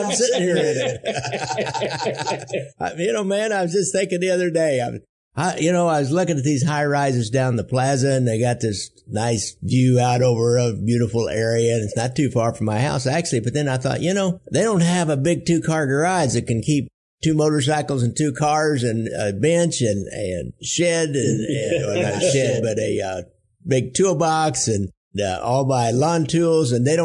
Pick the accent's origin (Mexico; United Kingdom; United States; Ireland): United Kingdom; England; I'm English and Presbyterian, raised a Presbyterian